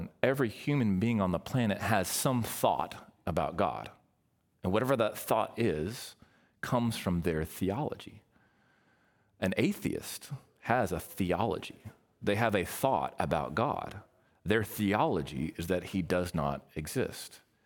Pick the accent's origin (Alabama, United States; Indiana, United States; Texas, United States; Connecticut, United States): Texas, United States; Waco; So I grew up in Waco.